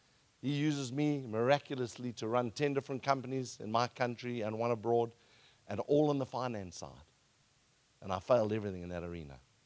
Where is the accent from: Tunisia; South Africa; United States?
South Africa; I'm from South Africa, I'm 53